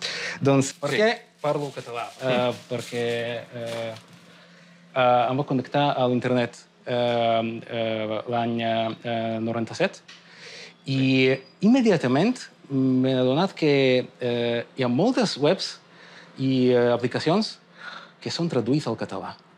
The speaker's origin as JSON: {"language": "Catalan", "country": "Russia", "said": "Soc de Rússia?"}